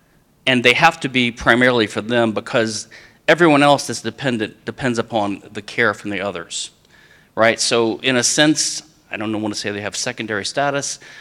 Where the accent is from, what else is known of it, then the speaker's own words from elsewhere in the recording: Louisiana, United States; in some countries like France and in my home state of Louisiana is what's called forced heirship